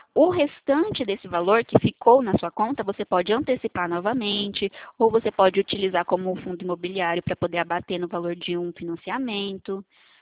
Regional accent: Araçatuba, São Paulo, Brazil; Não, não sou de Prudente, sou de Araçatuba.

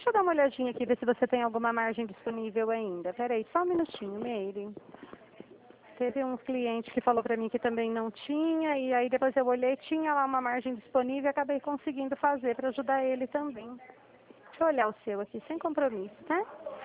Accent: Dracena, São Paulo, Brazil; eu sou de Dracena. É. Aqui é bem gostoso, é uma cidade assim, né? Vamos dizer, pequena, mas em termos, né? Não é tão pequena, né?

